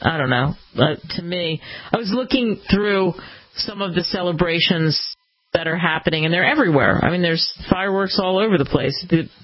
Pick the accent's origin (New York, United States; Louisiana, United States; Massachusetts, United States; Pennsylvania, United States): Pennsylvania, United States; for me it really is significant because I grew up outside of Philadelphia